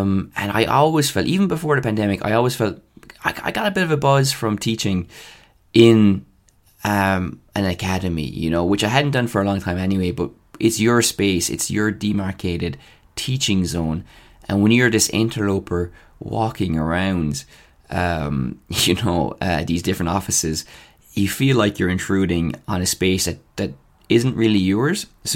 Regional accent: Ireland; which, if we were American, we could turn into something very romantic, that notion. But we're not. We're Irish and more cynical.

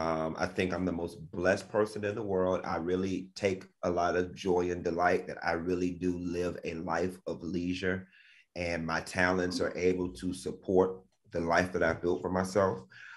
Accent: Miami, Florida, United States; You got to understand, I'm from Miami. I don't know anything about none of that.

